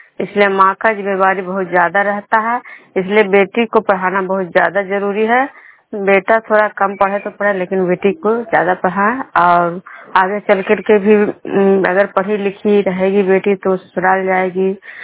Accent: Bishnupur, Bihar, India; मैं बिष्णुपुर ग्राम खुजरा पंचायत नालंदा जिला नगरनौसा प्रखंड के निवासी हूँ।

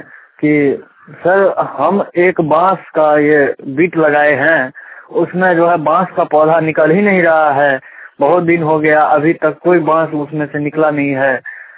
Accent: Navkarhi, Bihar, India; मैं नवकरही गांव का रहने वाला हूँ, डिस्ट्रिक्ट मधुबनी और बेनीपट्टी प्रखंड के अंतर्गत से बोल रहा हूँ।

